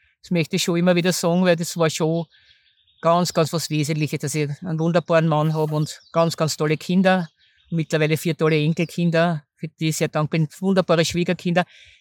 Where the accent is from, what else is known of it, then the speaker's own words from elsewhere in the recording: Vienna, Austria; Aber das weiß man natürlich als Wienerin